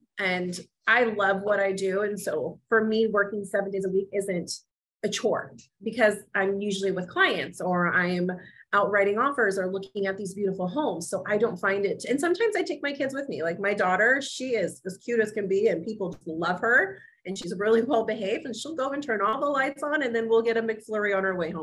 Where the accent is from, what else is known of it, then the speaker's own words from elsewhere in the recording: California, United States; now in Castro Valley, United States; I come from Orange County, which is a concrete jungle, as my husband calls it, where you have everything at your fingertips, malls, everything.